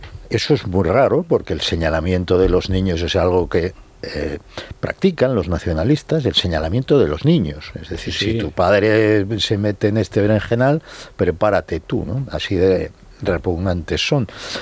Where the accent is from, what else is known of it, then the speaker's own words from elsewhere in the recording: Catalonia, Spain; como catalán de origen, No puedo admitir.